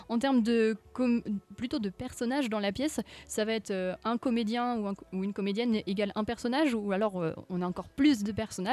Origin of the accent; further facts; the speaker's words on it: Brittany, France; parce que je suis bretonne, alors j'apprends encore beaucoup de choses, même si ça fait 2 ans que je suis ici